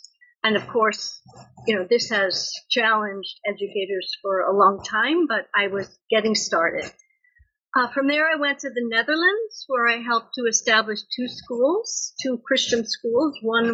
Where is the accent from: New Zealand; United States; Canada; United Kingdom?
United States; Yes, I am an American.